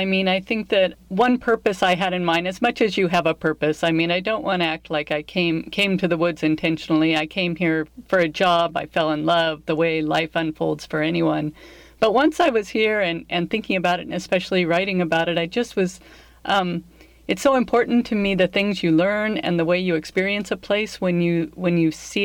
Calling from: Stehekin, Washington, United States; I am calling from Stehekin, Washington, which is a very small town at the north end of Lake Chelan, accessible only by ferry this time of year.

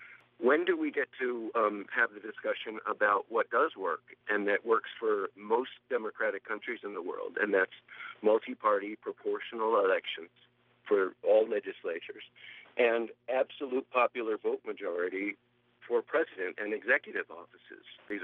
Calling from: New Paltz, New York, United States; I'm calling from New Paltz, New York.

